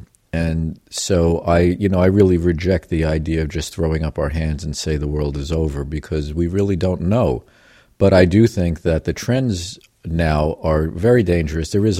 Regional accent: New York, United States; to the extent that I have grown up, I grew up around Long Island, and you know, I have some perspective.

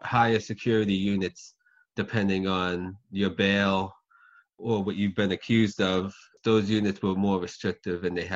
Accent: Lowell, Massachusetts, United States; And so I grew up in Lowell, Massachusetts, which is very diverse.

